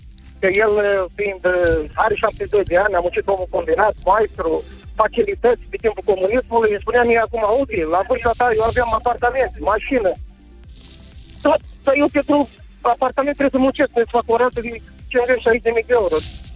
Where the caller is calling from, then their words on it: Galați, Galați County, Romania; din Galați.